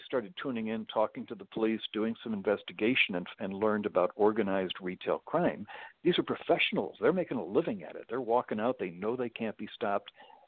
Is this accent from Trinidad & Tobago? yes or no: no; Buffalo, New York, United States; born there; I was born in Buffalo